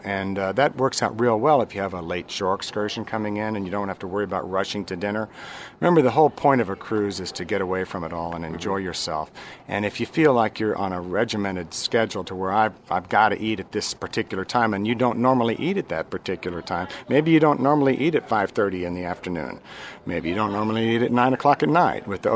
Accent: Orlando, Florida, United States; I'm from Orlando.

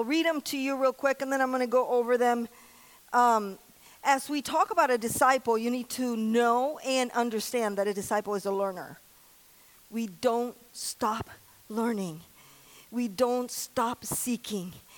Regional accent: Puerto Rico; I grew up in Puerto Rico, and some of you know that, some of you don't know that.

